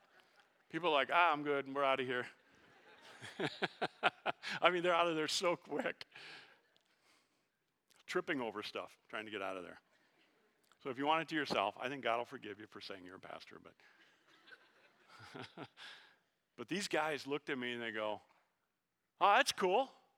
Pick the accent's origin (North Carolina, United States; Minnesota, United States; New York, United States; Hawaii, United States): Minnesota, United States; They found out I was from Minnesota.